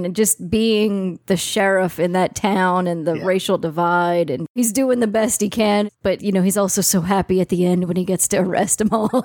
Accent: the South, United States; Sorry, I'm from the South. I can be that judgmental.

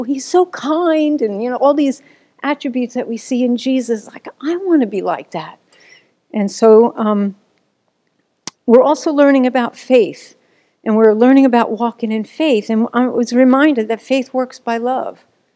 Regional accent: New Jersey, United States; also born or lived in New York; I was born in New York. Some of you may know this stuff about me, some may not. I was raised in New Jersey, which is about 20 minutes outside of New York.

